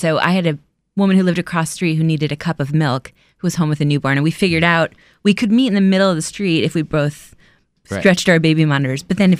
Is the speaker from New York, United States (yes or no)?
yes; Kingston, New York, United States; But I'm from the Hudson Valley in New York State, but Kingston, New York, which is 90 miles north. When I grew up there, IBM had closed, and so it was sort of a recessed town